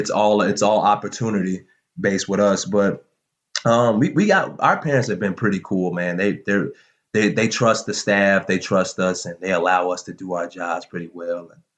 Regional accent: Chicago, Illinois, United States; I pretty much knew all the kids because I grew up in Rogers Park, you know, so that Loyola University is right in Rogers Park.

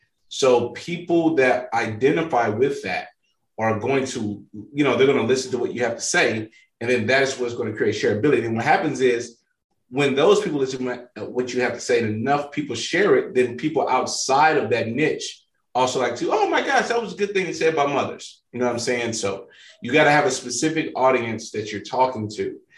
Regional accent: St. Louis, Missouri, United States; So I come from St. Louis, Missouri, Northside. A lot of people don't know this, but St. Louis is always ranked in the top five most dangerous cities in America. I grew up in group homes.

